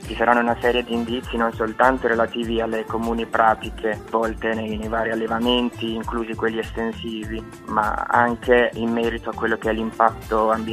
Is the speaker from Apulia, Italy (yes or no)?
yes; Canosa di Puglia, Apulia, Italy; born there; Sono un ragazzo di 26 anni, sono nato a Canosa di Puglia e studio medicina e chirurgia all'Università di Ferrara.